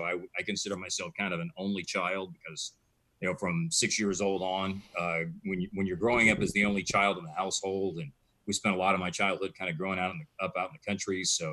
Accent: Louisville, United States; a lot of time spent growing up in Louisville

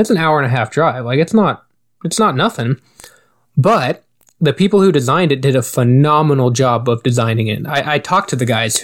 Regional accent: Knoxville, Iowa, United States; We're from Knoxville, what can I say? We have a racetrack.

